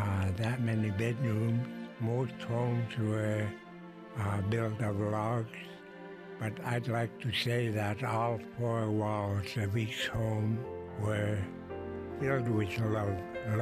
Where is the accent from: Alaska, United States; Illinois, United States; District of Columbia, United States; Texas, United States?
Alaska, United States; Unalakleet; also born or lived in Anchorage; I'm from Unalakleet. At my early age, I researched my area, and I've been walking all over Unalakleet and Chatsworth area, Jarvik, Circus area.